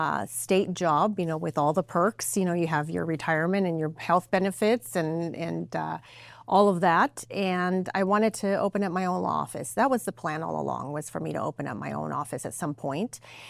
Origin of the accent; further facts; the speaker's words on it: Sparks, Nevada, United States; also born or lived in Reno; I did. I grew up in Sparks and Reno.